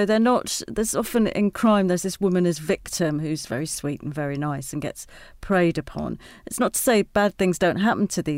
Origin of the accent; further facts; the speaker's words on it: Yorkshire and the Humber, United Kingdom; I'm as a Yorkshire lass myself.